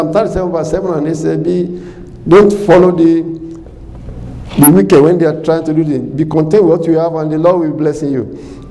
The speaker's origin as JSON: {"language": "English", "region": "Ogun", "country": "Nigeria", "said": "our parents are Ijebus. I was from Ijebu."}